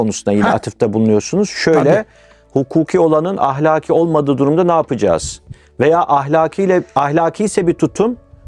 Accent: Black Sea Region, Turkey; Ben de Karadeniz'de doğdum, büyüdüm.

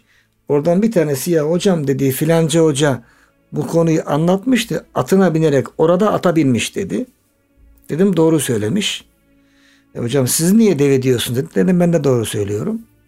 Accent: Black Sea Region, Turkey; ben Karadenizliyim

